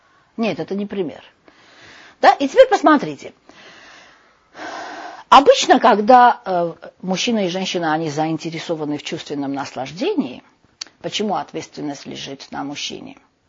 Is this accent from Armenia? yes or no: yes; Armenia; скажем, из страны, из которой я сама, я из Армении.